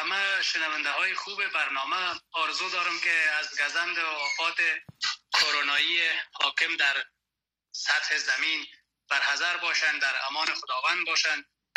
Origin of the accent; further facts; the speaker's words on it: Panjshir, Afghanistan; also born or lived in Kabul; در دهکده ملیمه ولایت پنجشیر زاده شدم، با اصطلاح معمول ما در افغانستان که مکتب تا سنف 8 خواندم، بعد از اون که تحول آمد رژیم سیاه طالبانی سقوط کرد و کابل آمدم.